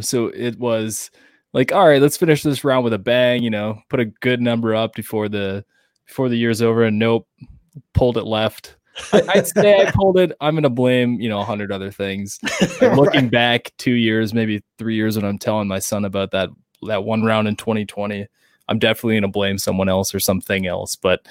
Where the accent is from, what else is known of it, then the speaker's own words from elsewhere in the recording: Ontario, Canada; I'm an importer from Ontario